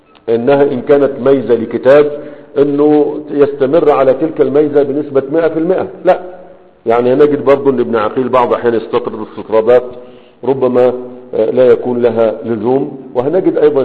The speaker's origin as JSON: {"language": "Arabic", "country": "Egypt", "said": "فما زال عندنا في مصر يقول لك عربجي"}